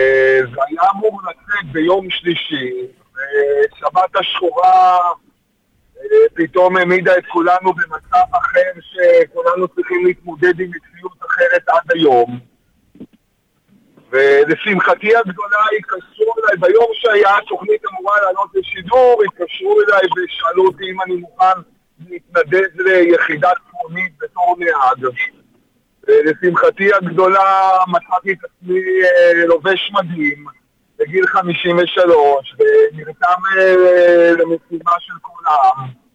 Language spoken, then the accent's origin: Hebrew; Ra'anana, Central District, Israel; born there; משפחה מאוד ותיקה מרעננה. הסבא שלי הגיע מגרמניה לרעננה עוד לפני המלחמה. אבא שלי נולד ברעננה, אני נולדתי ברעננה, הבנות שלי נולדו ברעננה, אנחנו כמעט דור רביעי ברעננה